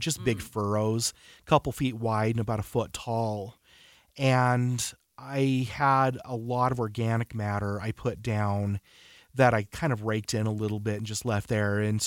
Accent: West Point, Utah, United States; I grew up in Davis County on the sandbar coming off of Hill Air Force Base into West Point.

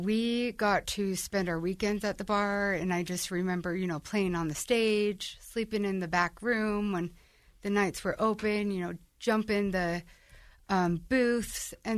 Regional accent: Ogden, Utah, United States; So I'm from Ogden. I was born and raised in the area of Ogden.

